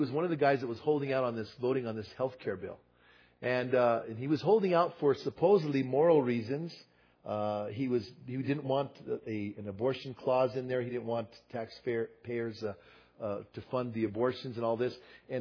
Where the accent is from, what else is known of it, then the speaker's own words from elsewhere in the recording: Bernalillo, New Mexico, United States; also born or lived in New York, United States; I grew up in Bernalillo. Bernalillo is a small town, mostly Hispanics, mostly Catholics. I'm Hispanic and raised in a Catholic church and all that.